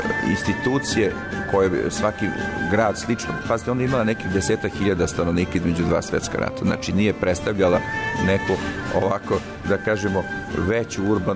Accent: Jagodina, Šumadija and Western Serbia, Serbia; ja sam poreklom stari Jagodinac, evo već šesta, sedma generacija

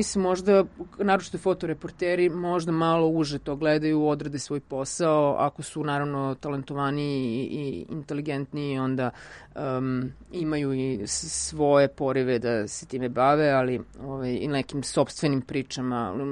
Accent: Sombor, Vojvodina, Serbia; dolazim iz Sombora, rodom sam iz Sombora, i neki od tih logora su bili u komšiluku, u Gakovu.

